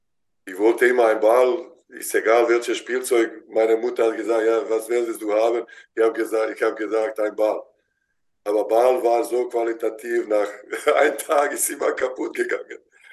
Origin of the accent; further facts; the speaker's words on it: Bosnia & Herzegovina; German is a second language; now in Germany; weil meine Eltern leben noch da, mein Bruder mit seiner Frau lebt da und viele Familie und Freunde sind da und Schwiegermutter lebt